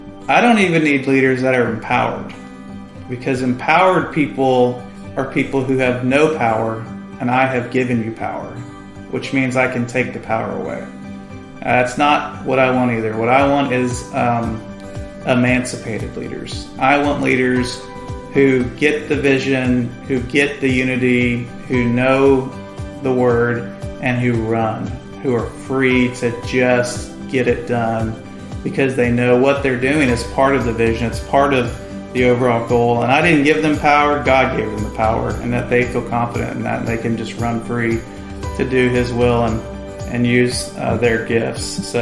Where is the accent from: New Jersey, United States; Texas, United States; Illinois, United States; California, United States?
Texas, United States; Dallas; also born or lived in San Antonio; I'm a Texan, so this is all very normal to me. You know, born in San Antonio, grew up in North Dallas.